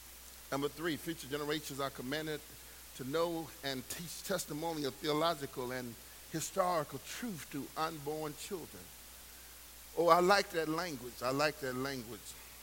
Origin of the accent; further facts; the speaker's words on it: Pine Bluff, Arkansas, United States; I was researching some information on Arkansas and discovered in Pine Bluff, Arkansas, my home city